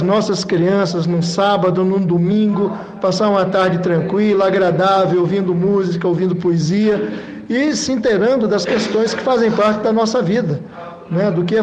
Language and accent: Portuguese; Garanhuns, Pernambuco, Brazil; eu sou pernambucano, sou de Garanhuns, sou conterrâneo do Lula.